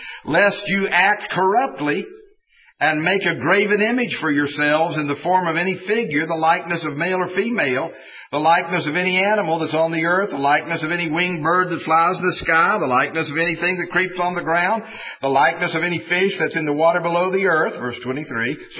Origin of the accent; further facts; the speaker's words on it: Fowler Mountain, West Virginia, United States; I was preaching in a church in my hometown, Fowler Mountain, West Virginia